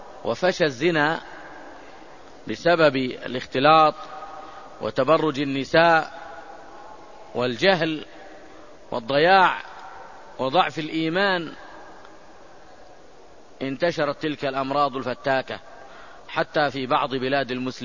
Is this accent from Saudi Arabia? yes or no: yes; Saudi Arabia; مثل بلادنا المملكة العربية السعودية